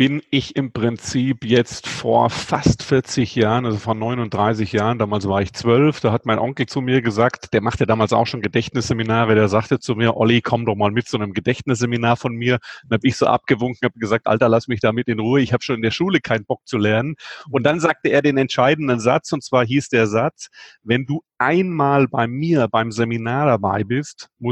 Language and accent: German; Friedrichshafen, Baden-Württemberg, Germany; born or raised there